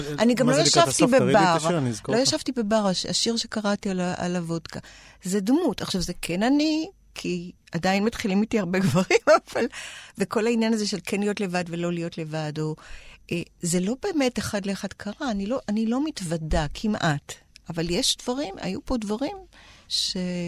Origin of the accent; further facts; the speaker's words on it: Tel Aviv, Tel Aviv District, Israel; born there; כן, נולדתי בתל אביב. נולדתי ברחוב הנביאים. כן, ועכשיו אני גרה במרחק שתי דקות משם, משדרות דוד המלך.